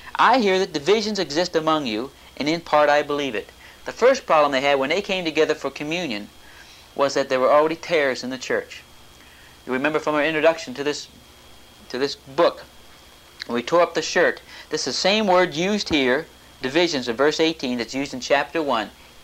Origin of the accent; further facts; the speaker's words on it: Pennsylvania, United States; In fact, where I grew up in Pennsylvania, we attended a brethren church that just had communion twice a year.